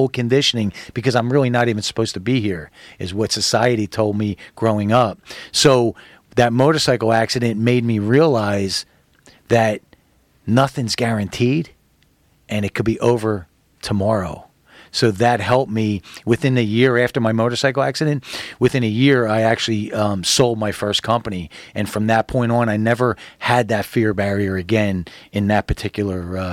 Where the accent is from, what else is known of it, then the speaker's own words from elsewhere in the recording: Philadelphia, Pennsylvania, United States; In the first 18 months of my life, I was in an orphanage in North Philly. I'm from the East Coast.